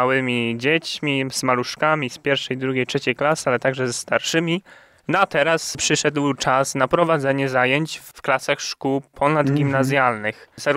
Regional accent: Krotoszyn, Greater Poland Voivodeship, Poland; Ja jestem z Krotoszyna

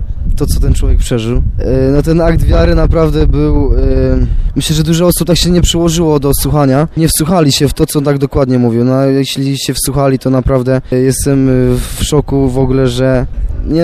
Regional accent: Kępno, Greater Poland Voivodeship, Poland; Przyjechaliśmy ogólnie z Kępna

